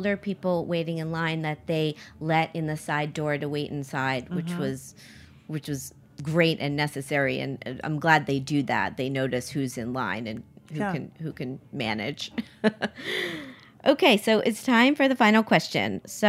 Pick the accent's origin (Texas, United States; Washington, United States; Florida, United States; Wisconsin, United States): Florida, United States; Miami; because I grew up in Miami, but this was like serious heat, and I waited it out.